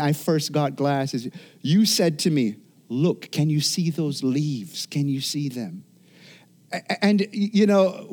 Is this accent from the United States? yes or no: no; Jamaica; Yeah, I grew up in Jamaica, and so this kind of cold weather this morning